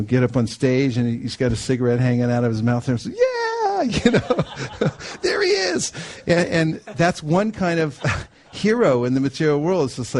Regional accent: California, United States; I grew up around the San Francisco Bay Area

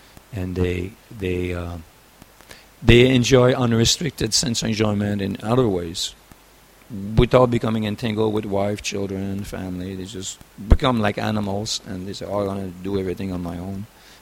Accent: Canada; moved away as an adult; I was from Canada, but they wanted a Gurukul teacher to be trained up to start a Gurukul in Canada.

